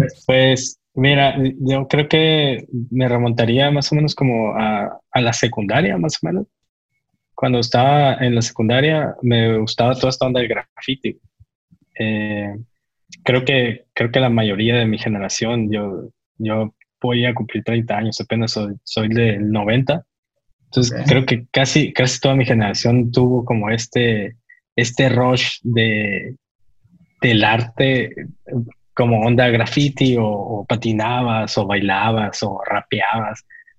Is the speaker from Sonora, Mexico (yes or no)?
yes; Hermosillo, Sonora, Mexico; also born or lived in Guaymas; soy allá, originario ya también. Nací en Guaymas, pero okay, pues fui criado en Hermosillo casi.